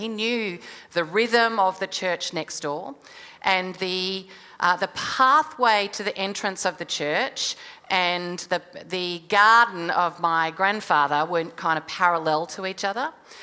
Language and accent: English; Melbourne, Victoria, Australia; I am from Melbourne. For those of you who know Melbourne at all, I am from a little place called the Mornington Peninsula.